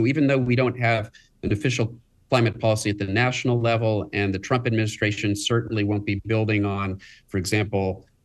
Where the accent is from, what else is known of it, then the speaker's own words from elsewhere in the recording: Pennsylvania, United States; And even states like my home state of Pennsylvania, which is sort of a purple state